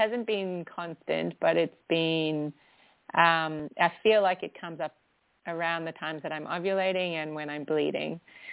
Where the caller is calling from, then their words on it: Perth, Western Australia, Australia; I'm calling from Perth in Australia.